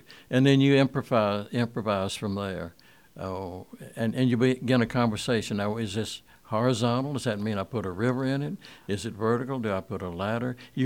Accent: the South, United States; Well, that comes from being growing up in the South.

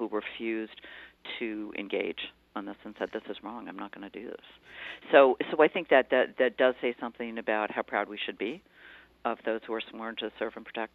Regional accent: Cheshire, Connecticut, United States; I hear from the growers in my hometown of Cheshire

